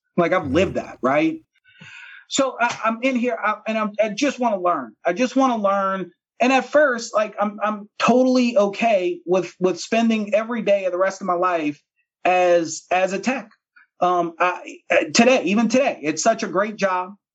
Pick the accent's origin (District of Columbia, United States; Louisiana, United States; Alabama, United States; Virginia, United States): Louisiana, United States; Destrehan; And I said, oh, my God, I'm from Destrehan.